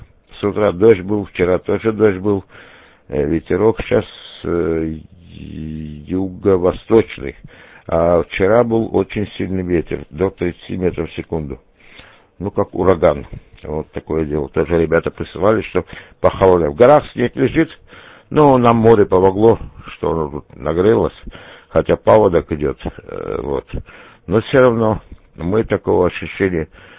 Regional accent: Krasnodar Krai, Russia; Я сам родом с Кубани, вот, так что знаю, какие там подсолнухи росли, вот.

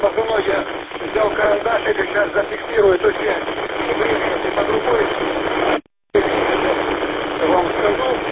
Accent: Krasnodar, Krasnodar Krai, Russia; Я сам из Краснодара, но отдыхаю сейчас, нахожусь на отдыхе в Красноводске. Красноводске, Ставропольского края.

